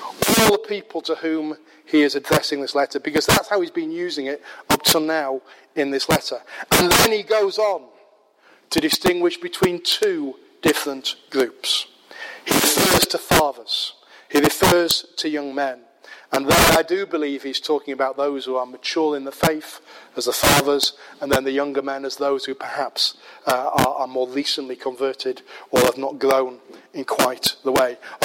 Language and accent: English; Yorkshire and the Humber, United Kingdom; when I grew up in Yorkshire, I was familiar with the dialect that was used in that particular time.